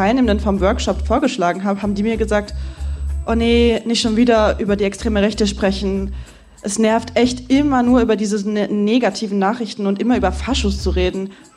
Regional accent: France; Bei uns in Frankreich haben wir Le Pen, Bardella.

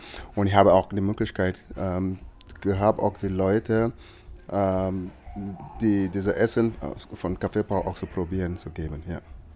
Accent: Cameroon; German is a second language; moved away as an adult; now in Erfurt, Germany; Ich wohne in Erfurt seit 14 Jahren. Ja. Und ich stamme aus Southern Kameruns.

